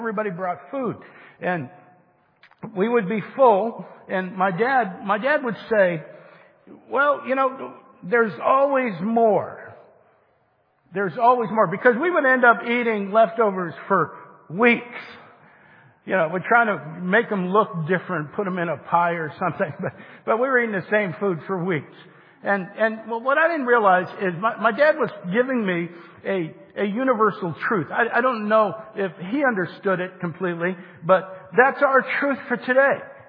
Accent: Ohio, United States; I don't know how you grew up, but I grew up in Northeast Ohio. My grandfather's house, we lived with him.

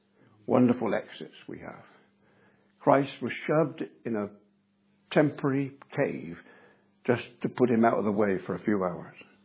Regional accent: Bristol, South West England, United Kingdom; born there; Now, I was born in Southmead Hospital in Bristol.

